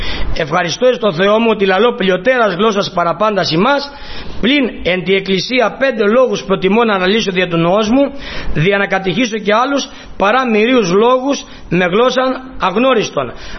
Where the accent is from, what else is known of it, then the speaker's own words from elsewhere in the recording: Greece; στην Ελλάδα ελληνικά, γιατί είμαι Έλληνες.